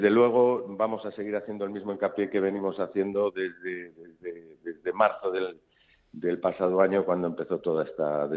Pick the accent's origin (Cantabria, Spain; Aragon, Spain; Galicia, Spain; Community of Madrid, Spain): Galicia, Spain; nosotros, como buenos gallegos, ya sabes que la respuesta oficial del gallego es el depende.